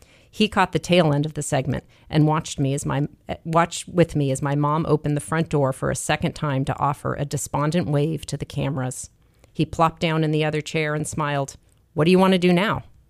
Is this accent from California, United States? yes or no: yes; Los Angeles, California, United States; now in Rye, United States; I am from Los Angeles. Okay. All of my people are from Los Angeles.